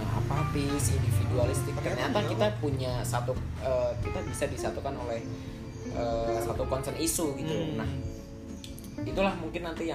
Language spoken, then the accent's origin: Indonesian; Batang, Central Java, Indonesia; also born or lived in Kendal; Gue dari Batang cuy.